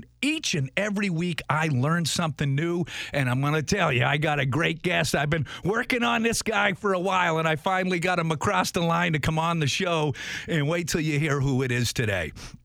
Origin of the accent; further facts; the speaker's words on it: Boston, Massachusetts, United States; I want to know what's going on in my hometown.